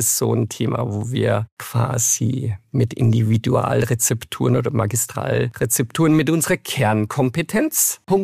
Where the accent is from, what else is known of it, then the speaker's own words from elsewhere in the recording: Bavaria, Germany; als Bayer